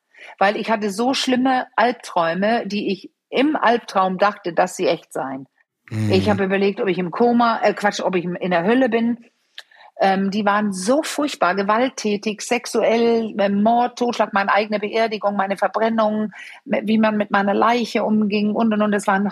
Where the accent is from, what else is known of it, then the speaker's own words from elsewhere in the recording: Denmark; German is a second language; ich bin Dänin